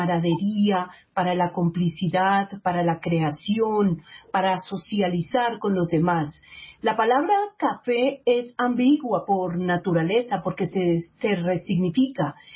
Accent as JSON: {"language": "Spanish", "country": "Colombia", "said": "que extrañamos y que nos identifican como colombianos"}